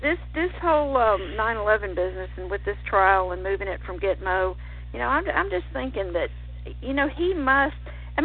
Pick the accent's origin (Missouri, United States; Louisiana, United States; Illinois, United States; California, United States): Louisiana, United States; also born or lived in Texas; I'm from Louisiana, and I lived in Texas for a while